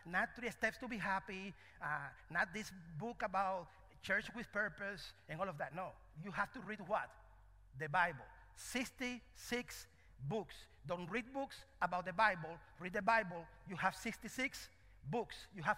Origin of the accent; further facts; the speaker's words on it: Cuba; English is a second language; now in United States; So, translation, I'm from Cuba. Hello, I'm Cuban, so I'm here as a missionary